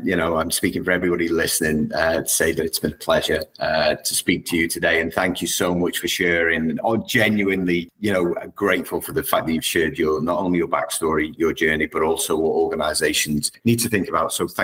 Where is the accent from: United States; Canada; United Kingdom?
United Kingdom; England; Being English, I know what football is.